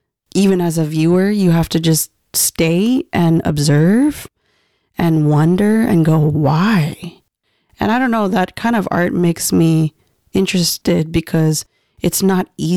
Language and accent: English; Canada; as a Filipino Canadian